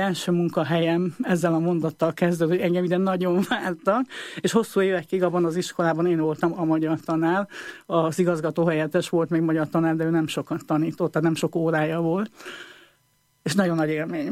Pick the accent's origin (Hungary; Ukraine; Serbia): Ukraine; Uzhhorod, Zakarpattia Oblast; a szocialista rendszerben, Ungváron, a Szovjetunióban, ugye, én egy olyan országban születtem, ami ma már nem létezik